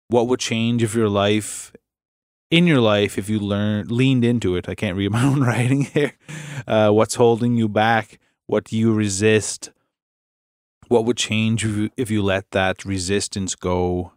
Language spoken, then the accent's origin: English; Nova Scotia, Canada; You don't hear that about that growing up in Cape Breton.